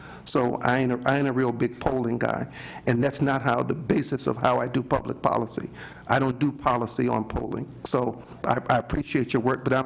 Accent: Inglewood, California, United States; In Inglewood, in my hometown, it took 3 passes to get a poker initiative passed

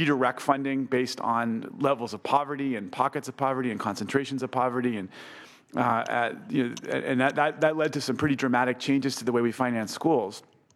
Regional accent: Santa Monica, California, United States; I came to the Senate as a former member of the school board in my hometown in Santa Monica and Malibu.

